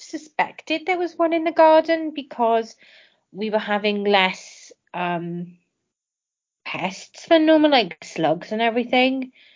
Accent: England, United Kingdom; We're English Catholics. So, I don't know if you can call us Protestants.

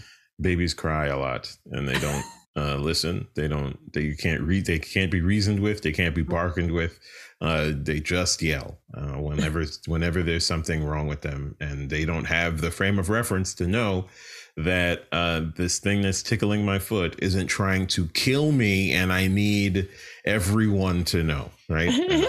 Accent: New York City, New York, United States; I was actually, I'm from New York City, and I too once spent my days after school getting people to register to vote before they were 18.

